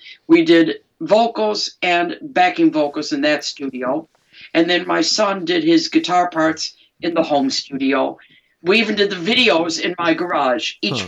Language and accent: English; Detroit, Michigan, United States; now in United Kingdom; I've been here for a long time, but I am the girl from Detroit City in the UK.